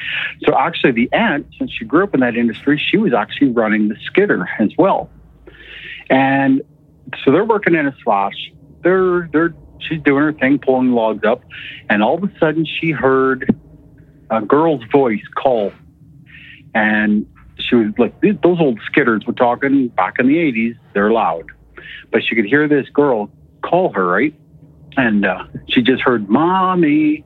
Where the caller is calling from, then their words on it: Alberta, Canada; calling from Alberta.